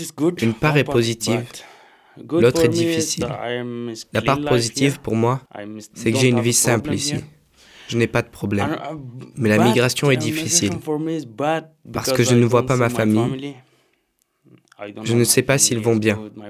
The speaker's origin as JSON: {"language": "French", "country": "Afghanistan", "second_language": "French", "moved": "as an adult", "lives_now": "France", "said": "Je viens d'Afghanistan et j'ai 28 ans. Je suis arrivé en France le 8 juillet 2018. Ça fait donc un an et trois mois que je suis en France."}